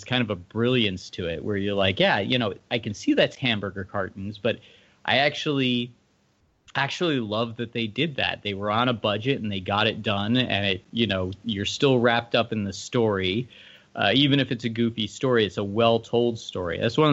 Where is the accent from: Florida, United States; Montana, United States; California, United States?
California, United States; Hollywood; now in Texas, United States; So the right now I'm in Texas. I grew up in Hollywood, but I actually came to Texas because I wanted to try filmmaking as a small business model.